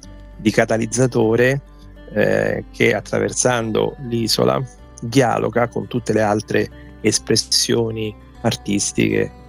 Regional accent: Italy; Noi non siamo sardi, veniamo appunto dal continente, come si dice normalmente

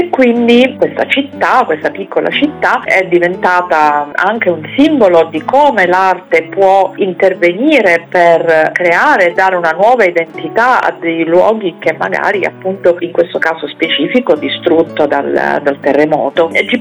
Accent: Sicily, Italy; soprattutto di Sicilia, perché io sono siciliana, risiedo a Palermo e quindi è la mia terra

